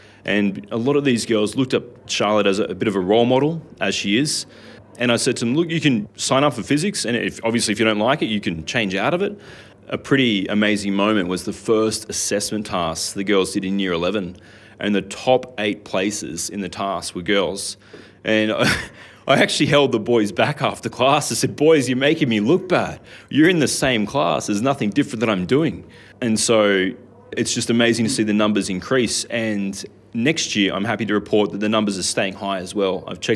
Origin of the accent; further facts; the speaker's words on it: Blue Mountains, New South Wales, Australia; I grew up in the Blue Mountains before it was as busy as it is now.